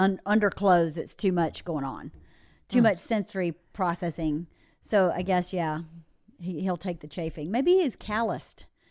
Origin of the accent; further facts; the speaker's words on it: the South, United States; because I grew up in the South, this is normal to me.